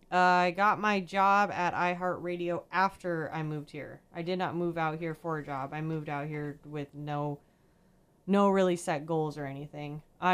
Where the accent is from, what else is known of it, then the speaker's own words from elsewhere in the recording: Fargo, North Dakota, United States; I'm from Fargo, North Dakota. So I'm from the biggest city that North Dakota has to offer